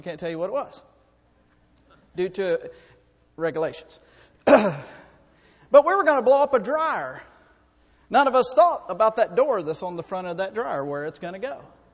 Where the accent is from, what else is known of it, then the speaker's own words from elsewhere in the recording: United States; I love explosives. I'm an American.